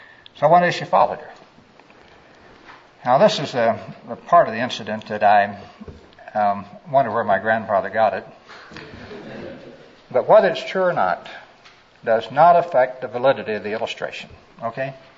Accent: Missouri, United States; I was brought up in Missouri, on to the east of you.

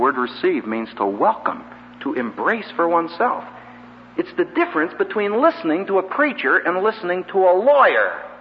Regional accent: Philadelphia, Pennsylvania, United States; I just happened to mention I was from Philadelphia or I had an Eskimo dog when I was a boy

